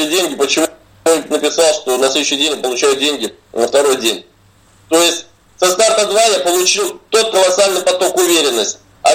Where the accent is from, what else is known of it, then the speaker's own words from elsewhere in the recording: Moscow, Russia; Я из Москвы.